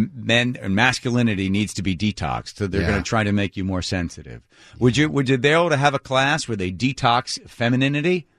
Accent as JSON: {"language": "English", "town": "Chicago", "region": "Illinois", "country": "United States", "moved": "yes", "lives_now": "Seattle, United States", "said": "I'm from Chicago, been here for 10 years, and I feel like I'm in a snail race every day."}